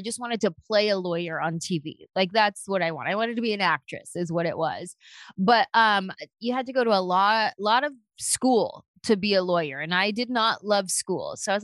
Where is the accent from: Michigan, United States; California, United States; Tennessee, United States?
California, United States; San Jose; Like, I'm this little Mexican-American girl from San Jose, California.